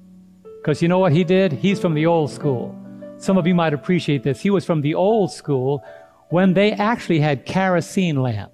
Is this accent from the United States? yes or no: yes; United States; born there; I said, well, I was born in America. I'm a citizen in America.